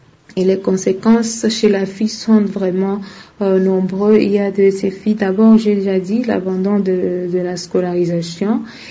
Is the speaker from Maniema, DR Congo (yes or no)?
no; Bukavu, South Kivu, DR Congo; ici chez nous à Bukavu.